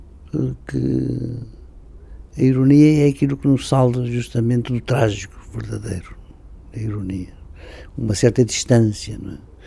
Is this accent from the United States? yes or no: no; Norte, Portugal; É mais a parte norte do Minho.